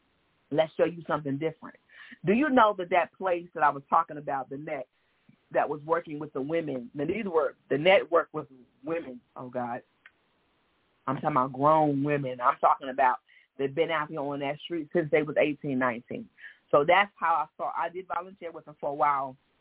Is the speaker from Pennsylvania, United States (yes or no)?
yes; Philadelphia, Pennsylvania, United States; Look, I'm from Philadelphia, right? I go home to eat my Philly cheesesteak.